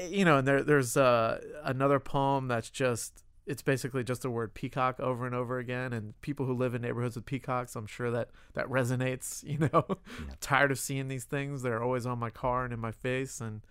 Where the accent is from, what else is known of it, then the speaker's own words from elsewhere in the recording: Boca Raton, Florida, United States; born and raised in Boca. Could not wait to leave South Florida.